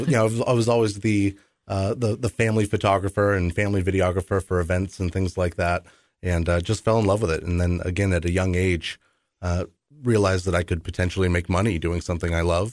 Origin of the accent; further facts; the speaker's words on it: Nashua, New Hampshire, United States; now in Manchester, United States; I am. Born and raised in Nashua, class of 98. Still have family in Nashua, some family up here in Manchester, which is where I currently reside now.